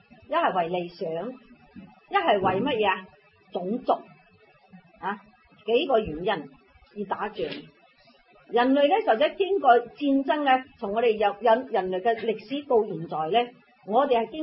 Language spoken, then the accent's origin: Cantonese; China; 嗰啲英国佬偷晒我哋中国人啊